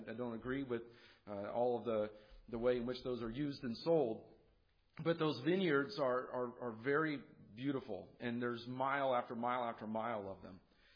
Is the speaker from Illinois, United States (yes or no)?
no; California, United States; I'm from California. Don't throw tomatoes at me. I know it's the land of the fruits and nuts, but there are some good people out there.